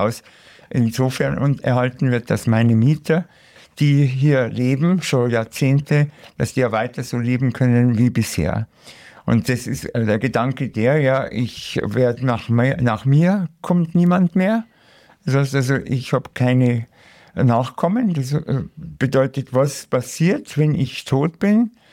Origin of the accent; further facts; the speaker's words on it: Munich, Bavaria, Germany; now in Regensburg, Germany; leben wir eigentlich immer wieder hier. Also ich vor allen Dingen in Abständen, weil ich ja in Regensburg wohne. Aber deshalb nicht immer hier, aber das ist meine Heimat.